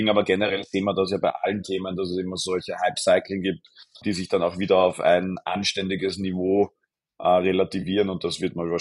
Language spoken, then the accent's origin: German; Austria; als österreichische Investorin